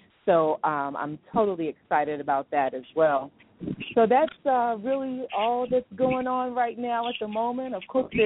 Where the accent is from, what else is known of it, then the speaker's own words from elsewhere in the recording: Washington, District of Columbia, United States; I'm originally a Washingtonian, and after spending several years in New York, came back to my hometown